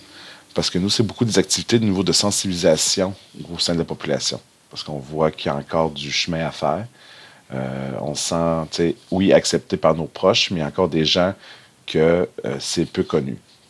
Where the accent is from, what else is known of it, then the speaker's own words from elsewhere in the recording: Quebec, Canada; Alors, moi, ça fait 7 ans et demi déjà que je suis de retour dans ma région. Moi, j'ai grandi ici, dans les Hautes-Laurentides. J'étais plus de 15 ans parti.